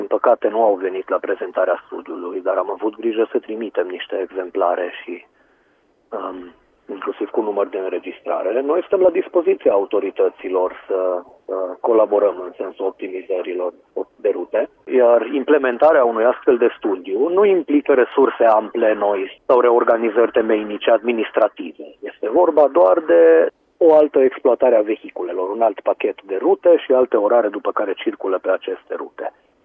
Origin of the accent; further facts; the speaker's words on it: Cluj-Napoca, Cluj County, Romania; am încercat să propunem ce și cum am știut noi mai bine pentru orașul natal.